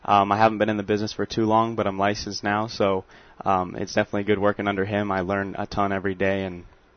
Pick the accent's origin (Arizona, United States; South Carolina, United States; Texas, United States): Arizona, United States; Bullhead City; born there; I was born in Bullhead, actually.